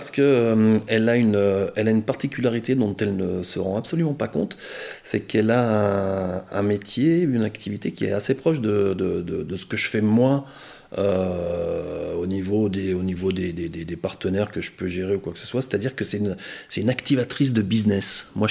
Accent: Feurs, Auvergne-Rhône-Alpes, France; born there; je pense que je vais mourir à Feur, puisque je suis né à Feur et que j'ai fait mon activité à Feur.

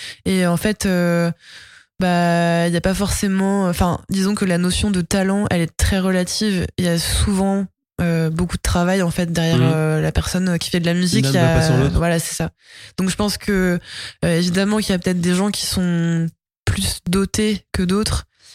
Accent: Colombes, Île-de-France, France; Il se trouve qu'il y avait une école de musique dans la commune où j'ai grandi, à Colombes, dans les Hauts-de-Seine.

